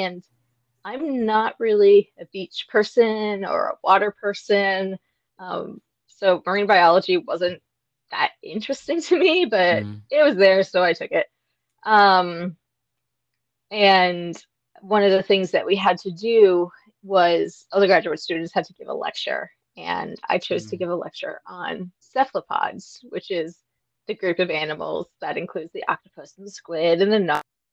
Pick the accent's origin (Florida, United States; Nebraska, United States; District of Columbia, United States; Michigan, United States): District of Columbia, United States; Washington; I grew up in Washington, D.C. and like literally on Capitol Hill.